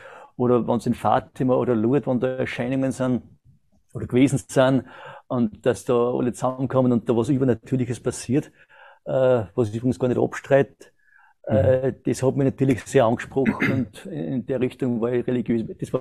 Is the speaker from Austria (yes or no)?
yes; Austria; now in Germany; bin 1970 geboren in Österreich